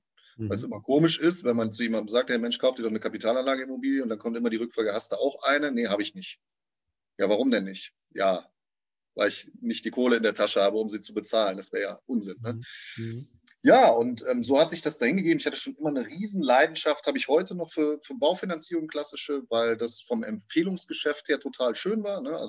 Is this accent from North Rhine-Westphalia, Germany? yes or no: yes; Leverkusen, North Rhine-Westphalia, Germany; 39 Jahre alt, aus Leverkusen zwischen Köln und Düsseldorf im wunderschönen Rheinland in Nordrhein-Westfalen.